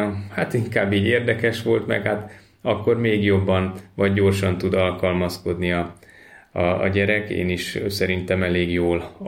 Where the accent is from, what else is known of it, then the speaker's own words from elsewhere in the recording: Siófok, Somogy, Hungary; 4 gyerekes családból származom. Siófokon születtem, ott nőttem föl.